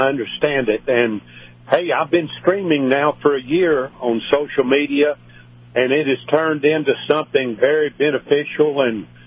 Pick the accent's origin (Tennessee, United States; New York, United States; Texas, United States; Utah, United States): Tennessee, United States; Portland; who would have ever believed growing up in Portland, Tennessee, idolizing